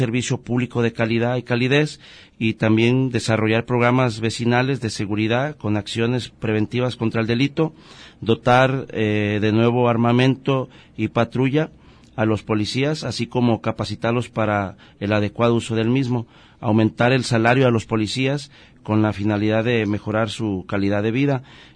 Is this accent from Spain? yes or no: no; Autlán, Jalisco, Mexico; es nacido aquí en Autlán. … Yo hice mis estudios aquí.